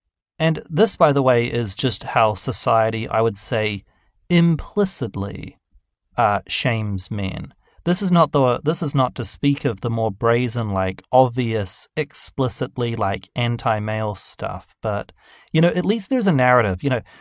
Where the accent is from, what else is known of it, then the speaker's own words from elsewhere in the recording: New Zealand; I remember learning about this growing up in New Zealand, which is, you know, full of cattle farms and sheep farms and everything